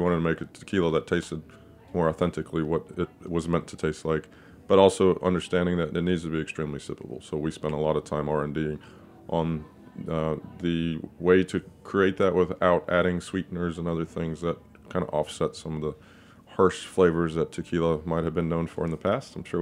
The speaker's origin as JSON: {"language": "English", "region": "Texas", "country": "United States", "tie": "born or raised there", "said": "No, I grew up in Texas about a couple miles away from Bell Helicopters factory"}